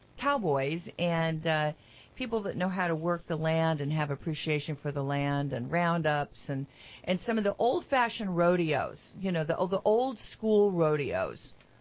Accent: Pleasant Valley, California, United States; I grew up in Pleasant Valley, which is right north of Placerville.

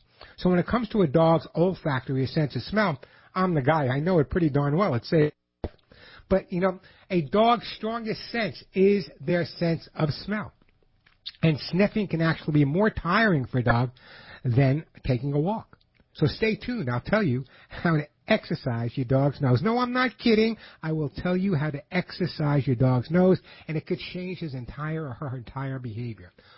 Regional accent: New York, United States; I'm a New Yorker, Long Islander. You guys know that.

